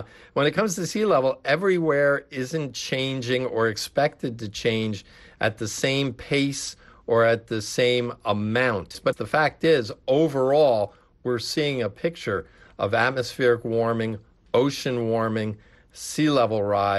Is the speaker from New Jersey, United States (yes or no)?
yes; New Jersey, United States; and that includes my home state of New Jersey